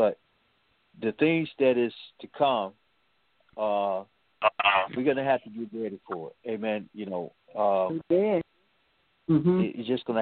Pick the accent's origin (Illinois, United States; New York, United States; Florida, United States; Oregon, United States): Illinois, United States; Chicago; now in Mississippi, United States; You know, I was born in Chicago, some of you know, and so living in Chicago and being among all that snow, and got down here in Mississippi